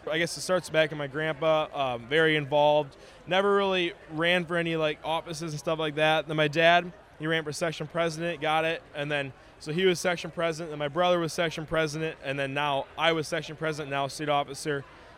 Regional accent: Pearl City, Illinois, United States; I'm from Pearl City, Illinois, the Pearl City FFA chapter.

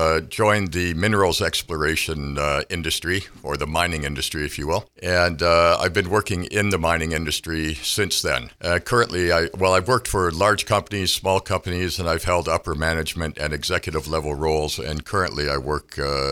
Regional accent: Wallaceburg, Ontario, Canada; Well, I am originally from Wallaceburg, and I live just outside of Wallaceburg these days.

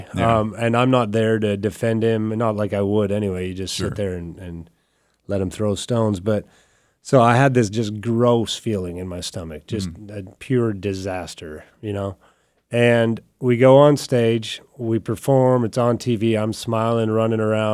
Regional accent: Canada; when I tell people I'm going to Canada, like my hometown of Canada, then you should say, oh, wow, because that means I'm flying to Edmonton.

